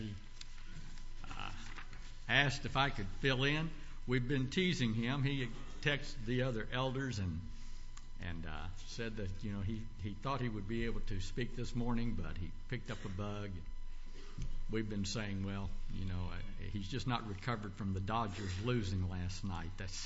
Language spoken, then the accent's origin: English; Louisville, Kentucky, United States; I grew up in Louisville, Kentucky, and Louisville had two papers.